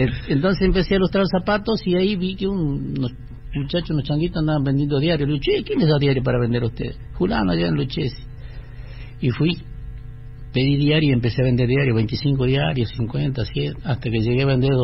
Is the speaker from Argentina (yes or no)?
yes; General Güemes, Salta, Argentina; born there; Yo nací en General Güemes